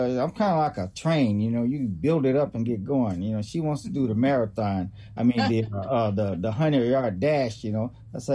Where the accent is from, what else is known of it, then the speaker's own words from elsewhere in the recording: the South, United States; They're like she's from the South. And I am from the South.